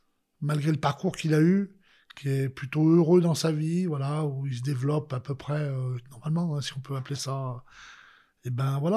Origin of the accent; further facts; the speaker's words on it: Feurs, Auvergne-Rhône-Alpes, France; born there; Ah, je suis né à Feur.